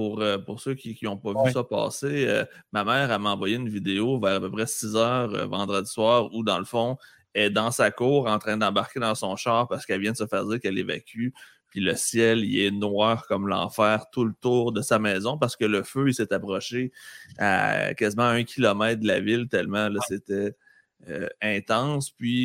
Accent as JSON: {"language": "French", "town": "Lebel-sur-Quévillon", "region": "Quebec", "country": "Canada", "tie": "born there", "said": "je suis né en Abitibi en 83 à Lebel-sur-Quivillon, mais par la suite, je suis devenu un Jamésien parce que ça a transféré d'une place à l'autre."}